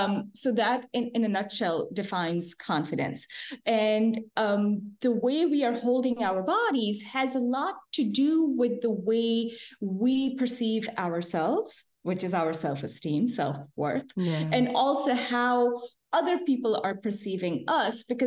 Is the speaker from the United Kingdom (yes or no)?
no; Pakistan; moved away as an adult; also born or lived in California / Ann Arbor / New York City; now in United States; As a very little child, I lived in California. I was born in California as well. But most of my schooling took place in Pakistan because my parents are from there and they moved back.